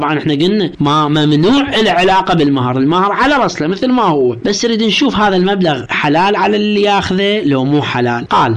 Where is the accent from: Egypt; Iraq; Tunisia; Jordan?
Iraq; ترى مو بس عندنا في العراق